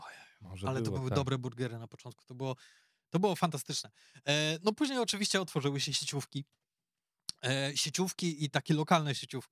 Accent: Łódź, Łódź Voivodeship, Poland; przepraszam, ja muszę tutaj to powiedzieć jako rodowity łodzianin

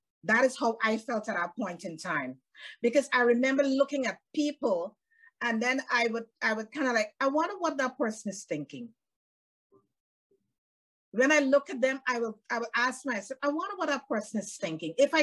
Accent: Guyana; moved away as an adult; now in United States; Yes, I'm from Guyana. That's a country in South America. That is where I grew up. And then the latter part of my years, I migrated to the United States.

